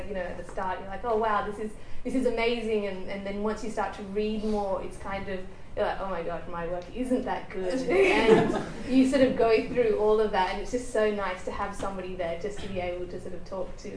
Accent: India; I look at his web page and I'm like, okay, is he saying the motherland because I'm from India?

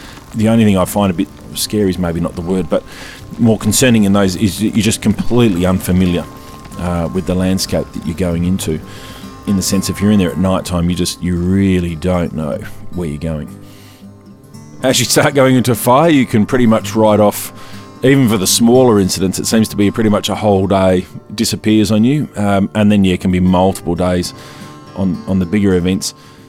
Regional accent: Margaret River, Western Australia, Australia; from Margaret River. I run a small touring business down there

